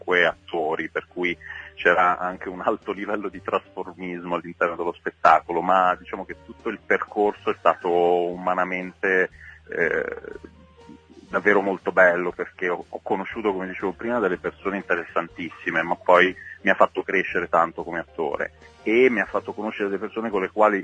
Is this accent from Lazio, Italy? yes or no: no; Apulia, Italy; now in Milan, Italy; perché io sono pugliese in realtà, non sono di Milano, sono stato adottato da questa città.